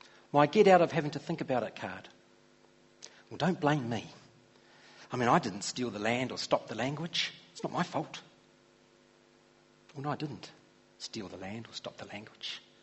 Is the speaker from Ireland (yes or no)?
no; New Zealand; Because I'm not Māori. But I'm not British or English either. I'm a Pākehā New Zealander.